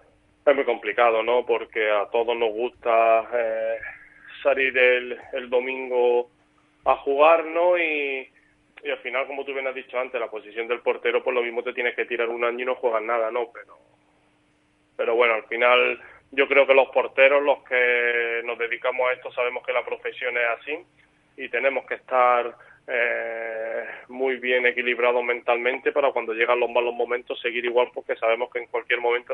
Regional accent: Málaga, Andalusia, Spain; now in Mallorca, Spain; el Málaga es el equipo de mi tierra, como tú bien has dicho, siempre se te queda una espina ahí clavada el por qué no poder haber triunfado en tu tierra. Pero bueno, estoy aquí en Mallorca

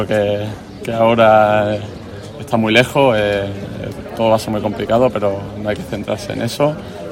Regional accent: Málaga, Andalusia, Spain; Para mí, como malagueño, creo que a lo máximo que se puede aspirar, que tu ciudad, tu gente te reconozca un premio como este.

